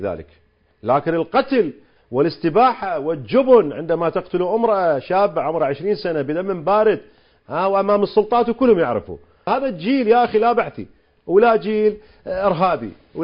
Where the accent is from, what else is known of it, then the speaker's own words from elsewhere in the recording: Saudi Arabia; ولكن هناك التزامات نحن كسعودية مع الولايات المتحدة الأمريكية